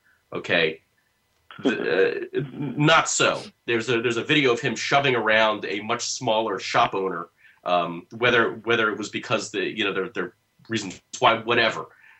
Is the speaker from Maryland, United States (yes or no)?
yes; Maryland, United States; I remember growing up in Montgomery County, Maryland